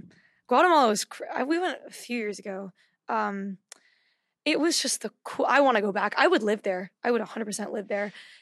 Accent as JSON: {"language": "English", "region": "Saint John", "country": "U.S. Virgin Islands", "tie": "born or raised there", "said": "I mean, I grew up in the Caribbean in the Virgin Islands."}